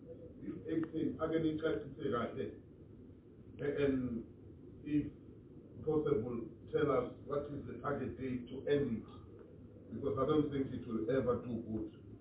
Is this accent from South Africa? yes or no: yes; Gauteng, South Africa; Now, I'm from Gauteng.